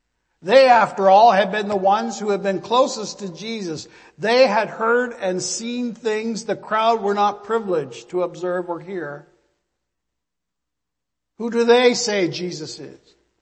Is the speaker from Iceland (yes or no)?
no; Canada; Not because of my age and not because I'm a white male or that I'm a Canadian, but because I'm a Baptist minister of all things.